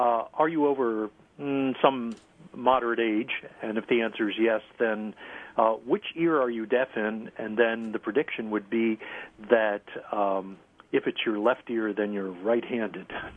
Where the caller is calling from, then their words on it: Webster, United States; From Webster, where life is worth living.